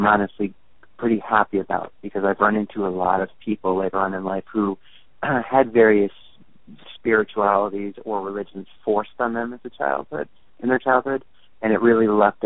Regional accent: Connecticut, United States; also born or lived in Maine; my backstory is pretty traditional blue-collar, kind of American story where I was born in Maine and then grew up in Connecticut.

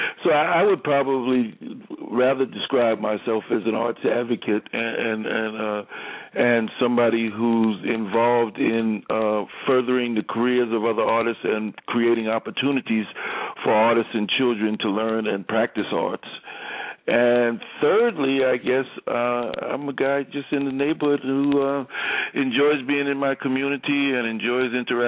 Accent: Queens, New York, United States; I hail from Queens, but I've lived in Brooklyn, I guess, for probably the last 30 years

